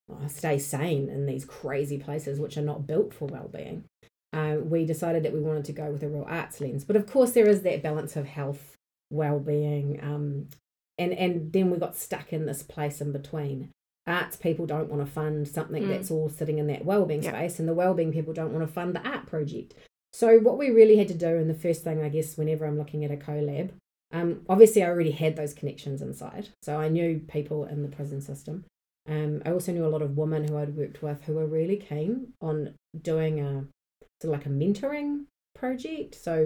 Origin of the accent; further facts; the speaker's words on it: Auckland, New Zealand; born there; now in Wellington, New Zealand; I was born in Tamaki Makaurau in Auckland, but now I am based in Pōneke in Wellington. I'm in my 40s.